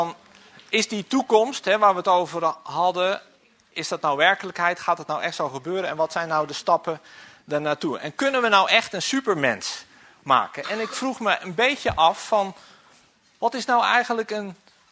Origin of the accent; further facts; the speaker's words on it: Utrecht, Netherlands; ik kom uit Utrecht.